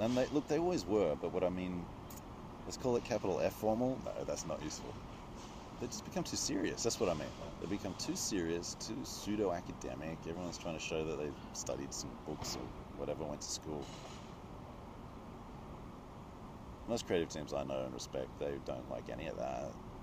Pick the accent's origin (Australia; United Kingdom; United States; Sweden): Australia; It's because I'm Australian.